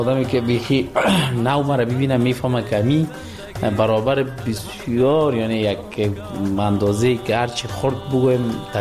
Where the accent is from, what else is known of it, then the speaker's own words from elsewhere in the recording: Kabul, Afghanistan; born there; من زاده کابل هستم، متولد کابل، کابل جان.